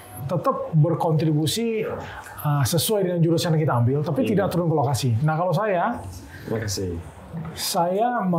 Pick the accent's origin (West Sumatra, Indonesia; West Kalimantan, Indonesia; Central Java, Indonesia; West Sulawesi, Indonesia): West Kalimantan, Indonesia; Pontianak; Saya dari Pontianak, lahir, besar, sekolah, sampai SMA di Pontianak. Kemudian kuliahnya di Jogja.